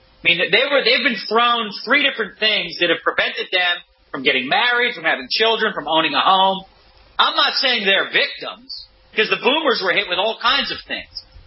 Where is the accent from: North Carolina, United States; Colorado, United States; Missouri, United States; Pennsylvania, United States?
Pennsylvania, United States; Philadelphia; But look, I'm from Philadelphia.